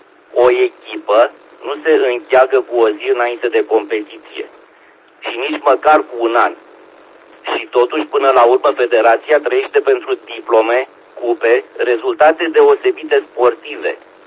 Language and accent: Romanian; Romania; pentru că pur și simplu suntem români de rând care gândim cel mai bine ar fi să moară capra vecinului